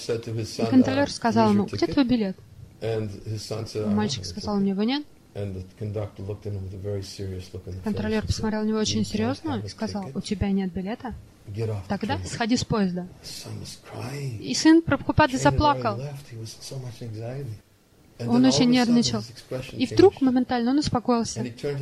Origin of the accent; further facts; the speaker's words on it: United States; Я из Америки, там каждый очень яркий индивидуалист. И все люди очень гордые. Все большие индивидуалисты. И я вырос в такой культуре.